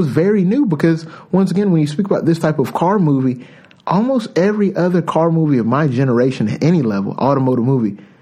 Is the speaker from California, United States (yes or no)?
no; North Carolina, United States; And down south growing up in North Carolina, Chevy versus Ford was one of the biggest discussions for almost half of my life.